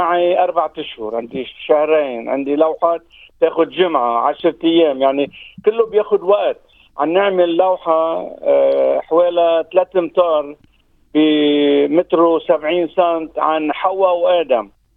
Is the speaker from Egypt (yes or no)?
no; Lebanon; born there; وكنت بدي حابب أعمله بمحل اللي خلقت بلبنان، بالمزرعة اللي خلقت فيها